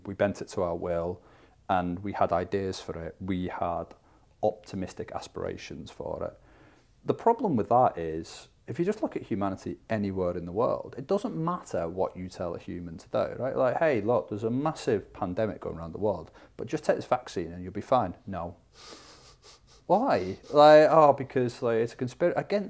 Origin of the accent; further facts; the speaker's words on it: North West England, United Kingdom; I was born, I'm from the Northwest.